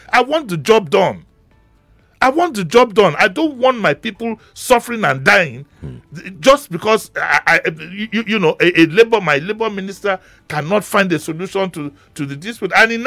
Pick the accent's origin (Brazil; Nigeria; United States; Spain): Nigeria; These are the little things that still give me pride as a Nigerian.